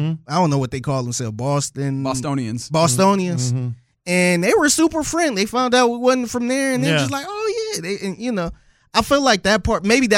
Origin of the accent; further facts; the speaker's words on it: Cleveland, Ohio, United States; moved away; But as soon as I say, yeah, I'm actually from Cleveland, Ohio. I just moved here.